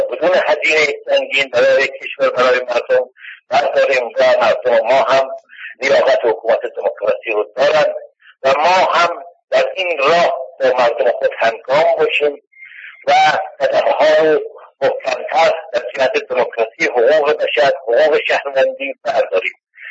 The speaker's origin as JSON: {"language": "Persian", "country": "Iran", "said": "من به عنوان یک ایرانی که ایران دوست دارم"}